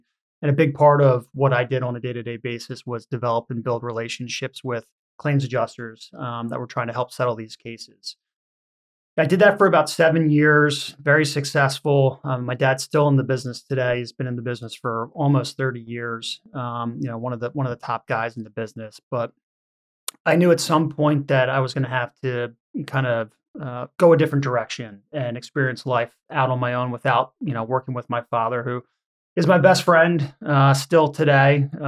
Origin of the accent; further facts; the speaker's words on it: Pennsylvania, United States; now in New York, United States; I grew up in the Philadelphia area, went to a private school here called Malvern Prep, where I played a lot of different sports